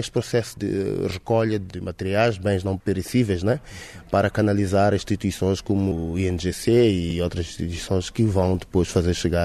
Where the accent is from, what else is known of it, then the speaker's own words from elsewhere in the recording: Mozambique; O que me resta como moçambicano é agradecer à comunidade internacional que tem estado a ajudar o meu país.